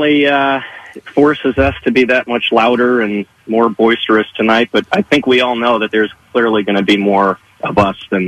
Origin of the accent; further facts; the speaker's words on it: New Jersey, United States; also born or lived in California; now in Nashville, United States; No, so ironically enough, I grew up in New Jersey, lifelong Ranger fan, lived in California for the past 18 years, and then moved to Nashville in July.